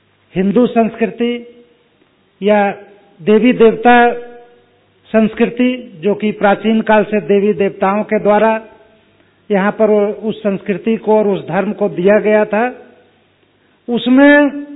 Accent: Bihar, India; जिनको हमारी भाषा में उधर बिहार में गोतिया कहते हैं

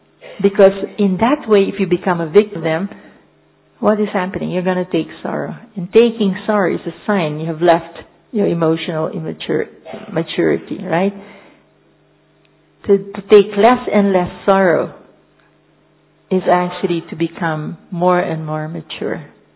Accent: Philippines; English is a second language; I'm a very Christian because I came from Philippines, and we are 85% Catholic, Christian Catholic.

